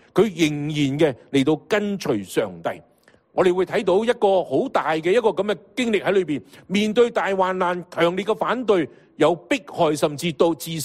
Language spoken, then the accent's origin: Cantonese; Guangdong, China; 其实我哋广东人自叻噶啦